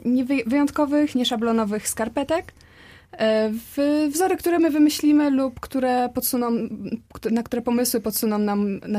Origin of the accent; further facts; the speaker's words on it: Zielona Góra, Lubusz Voivodeship, Poland; born there; Urodziłam się w Zielonej Górze.